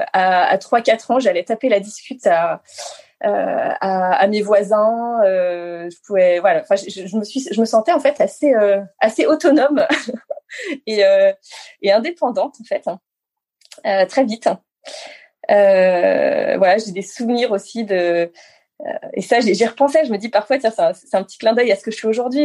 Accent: Grenoble, Auvergne-Rhône-Alpes, France; also born or lived in Moûtiers; à Moultier, donc en Savoie, dans les Alpes. Et après, j'ai surtout grandi à Grenoble, à côté de Grenoble.

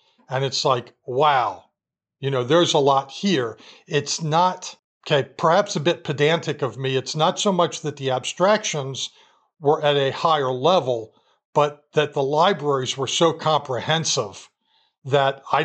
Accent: Baltimore, Maryland, United States; Well, especially since born and raised in Baltimore, it's not like, you know, Washington was all that unfamiliar to me.

